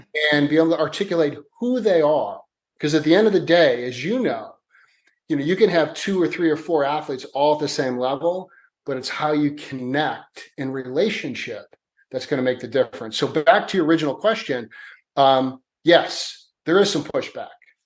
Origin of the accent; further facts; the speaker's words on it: Chicago, Illinois, United States; now in Los Angeles, United States; Born and raised in Chicago. Played football, and was an amateur boxer.